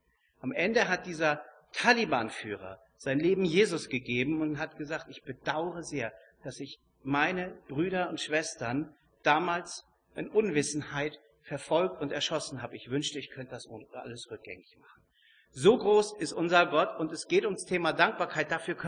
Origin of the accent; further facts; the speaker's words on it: Northern Germany, Germany; wir sind ja Norddeutsche, wir tragen das nicht so nach außen, nicht?